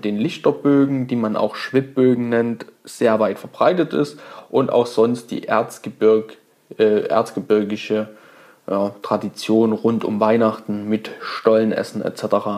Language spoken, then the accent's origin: German; Saxony, Germany; ich komme aus dem Vogtland, das liegt in Südwestsachsen. Wir als kleines zänkisches Bergvolk können es nicht leiden, wenn man uns mit Sachsen beleidigt.